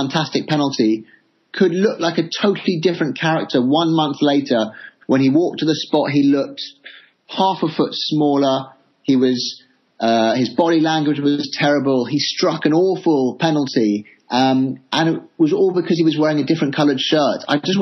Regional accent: England, United Kingdom; as an Englishman

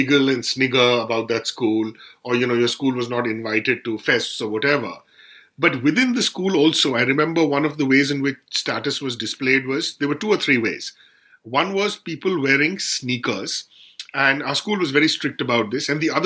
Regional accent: Kolkata, West Bengal, India; And most of the time I was in Calcutta, barring a very, very short period, and then we moved from Calcutta, I was in one such school.

